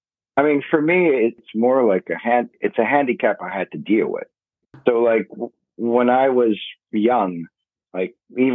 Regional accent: United States; you're from the UK, I'm from the States, we went to China.

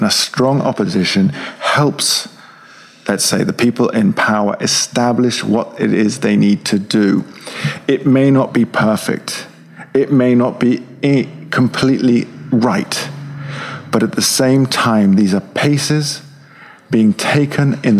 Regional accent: Colombia; now in United Kingdom; my adopted country, my home country, is taking significant steps forward towards peace.

